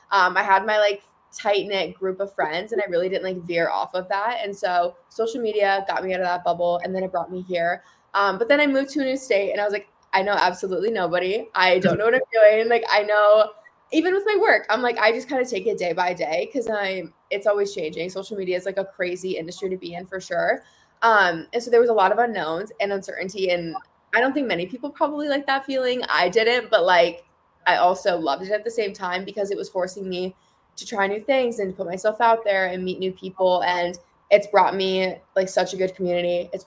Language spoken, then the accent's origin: English; Iowa, United States; moved away as an adult; now in Arizona, United States; I'm 23. I currently live in Arizona. I'm originally from Iowa, so I just made a recent move about a year ago